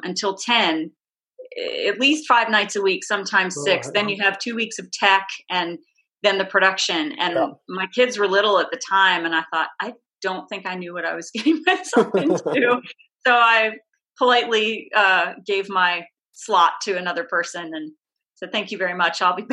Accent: Lancaster, Pennsylvania, United States; It was at this place called the Fulton Opera House in my hometown of Lancaster, Pennsylvania

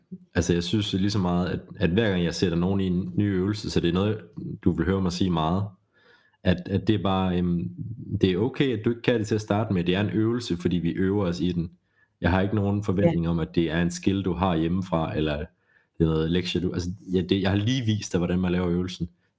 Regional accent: Jutland, Denmark; Jeg er fra Jylland, skal tænke på.

